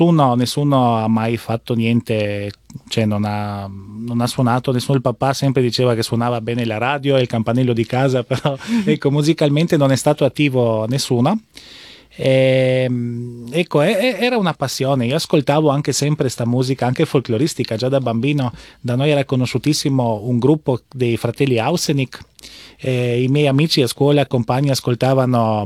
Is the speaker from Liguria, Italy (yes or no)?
no; Trieste, Friuli-Venezia Giulia, Italy; questa fisarmonica è molto conosciuta dalle mie parti triestine, perché c'erano, lì c'è il confine con l'Istria